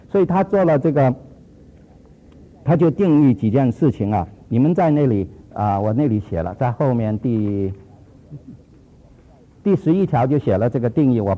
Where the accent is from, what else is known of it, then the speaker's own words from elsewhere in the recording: China; 能够改变我们中国人要面子的文化